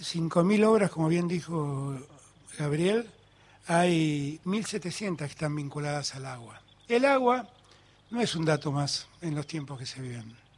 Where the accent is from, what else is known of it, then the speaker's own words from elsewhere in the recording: Buenos Aires, Argentina; Soy porteño, nací en mi querida ciudad de Buenos Aires, amo a mi ciudad de Buenos Aires.